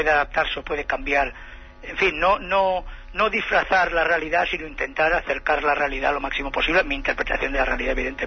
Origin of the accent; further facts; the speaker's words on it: Alicante, Valencian Community, Spain; No, yo soy de Alicante